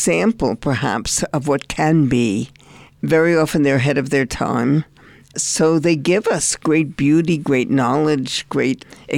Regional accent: Albuquerque, New Mexico, United States; I grew up here in Albuquerque. I went to the university for a semester, and it was the 50s

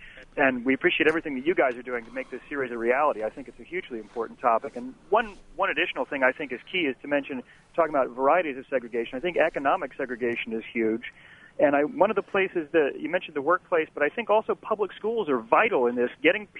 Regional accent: North Carolina, United States; I knew all kinds of folks in public school when I grew up in North Carolina

